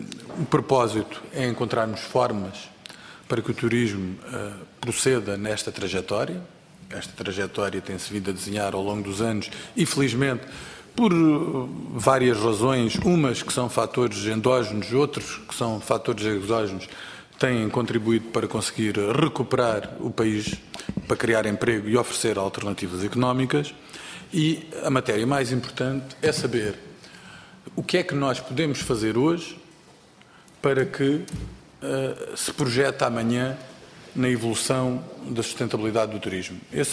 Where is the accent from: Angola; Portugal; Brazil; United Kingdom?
Portugal; Faro; Isso é matéria, para mim, como algarvio, da maior importância.